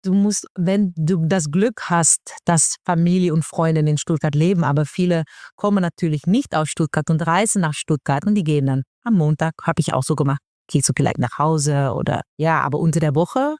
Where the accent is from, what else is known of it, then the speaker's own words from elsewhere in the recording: Netherlands; German is a second language; now in Germany; weil ich bin aufgewachsen in Holland und bei uns ist halt alles flach.